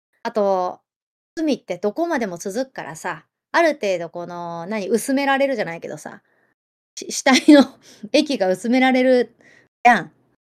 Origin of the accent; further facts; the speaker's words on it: Tsushima, Nagasaki, Japan; 私が長崎県の対馬出身で、ずーっとその田舎で暮らしてきたからか